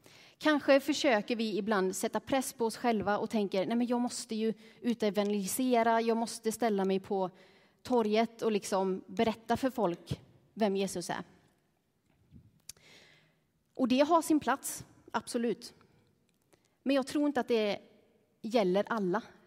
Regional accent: Molla, Västra Götaland County, Sweden; Jag kommer ifrån en fantastiskt liten by, inte fantastiskt liten, den är liten men den är fantastisk, som heter Molla. Som ligger någonstans i skogarna mellan Herrljunga och Borås. Så det är inte jättelångt bort. Så det är fortfarande västgötska ni hör.

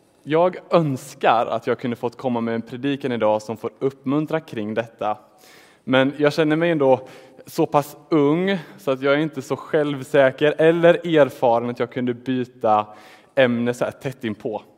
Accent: Småland, Sweden; Och då kommer jag ändå från Smålands skogar.

